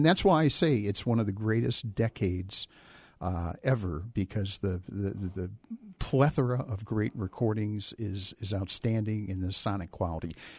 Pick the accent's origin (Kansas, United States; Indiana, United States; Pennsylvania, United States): Indiana, United States; And I admire that so great from my home state of Indiana.